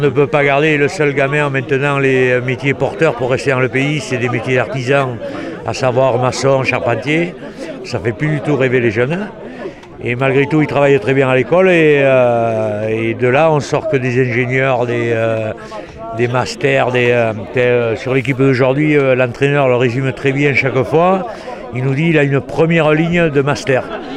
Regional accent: Nouvelle-Aquitaine, France; On est des Landais, donc à partir de là, notre terre nous offre tous nos plaisirs, à savoir la chasse, la pêche, la fête, l'océan à 8 km.

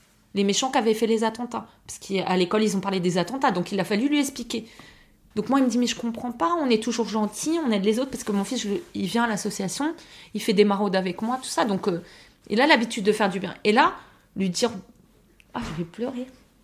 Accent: Versailles, Île-de-France, France; Oui, je suis originaire de Versailles, oui.

